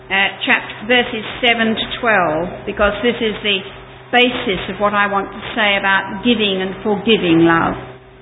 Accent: England, United Kingdom; now in Australia; Some of you know this, and I'm English. And he wouldn't live in England and I wouldn't live in New Zealand. So that's why I live in Australia.

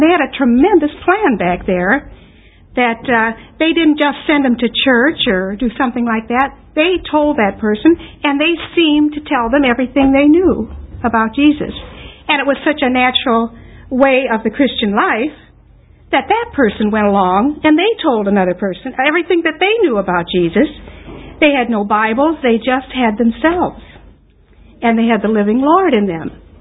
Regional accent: United States; now in Australia; probably noticed by my accent that I'm a little different. And you Australians, you can pick it so fast. It seems that all I have to do is clear my throat and somebody says, oh, you're an American. I don't even have to say anything. But I am from America.

